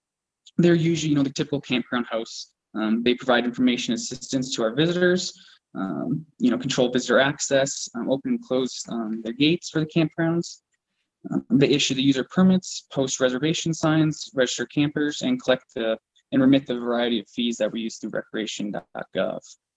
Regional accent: Littleton, Colorado, United States; Littleton, Colorado.

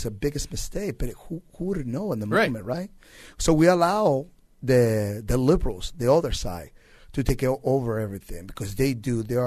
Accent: Venezuela; moved away; No, I mean, like I said, growing up in Venezuela, you know, you grew up in a Catholic church.

